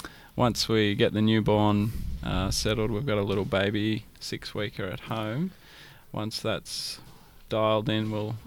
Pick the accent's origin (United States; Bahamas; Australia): Australia; Swan Hill, Victoria; now in Geelong, Australia; I grew up in Swan Hill, up in the Dry Mallee. And yeah, now we're sort of based kind of around Geelong